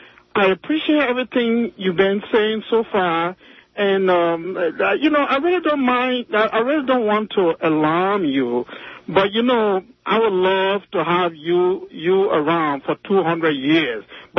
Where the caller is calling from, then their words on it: Brooklyn, New York, United States; I'm calling you from Brooklyn, New York.